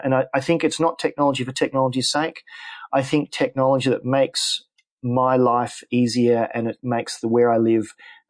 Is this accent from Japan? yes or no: no; Australia; So I would like to think not only because I'm Australian, I'm pragmatic